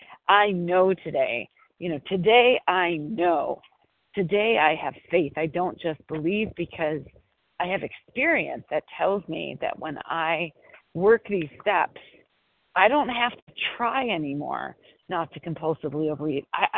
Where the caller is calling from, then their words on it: Brookline, Massachusetts, United States; and I'm calling from Brookline, Massachusetts.